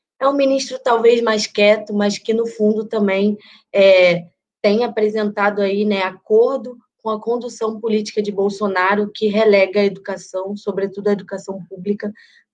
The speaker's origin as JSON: {"language": "Portuguese", "region": "Rio de Janeiro", "country": "Brazil", "lives_now": "São Paulo, Brazil", "said": "da cidade de São Paulo. Mas eu sou carioca, mas moro aqui."}